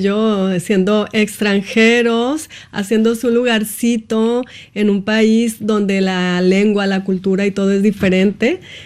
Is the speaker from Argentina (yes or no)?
no; Tamaulipas, Mexico; now in France; empecé estudiando en la región de Tamaulipas, en la región sur donde yo nací.